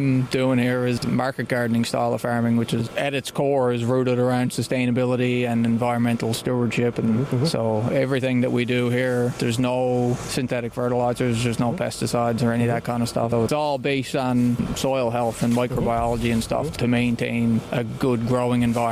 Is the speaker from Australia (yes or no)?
no; Plate Cove, Newfoundland and Labrador, Canada; Yeah, I grew up in Plate Cove. It's about a half an hour drive from here.